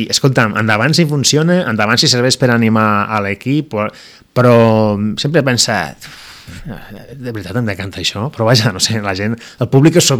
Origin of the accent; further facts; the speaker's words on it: Lleida, Catalonia, Spain; perquè sóc de Lleida i he conviscut.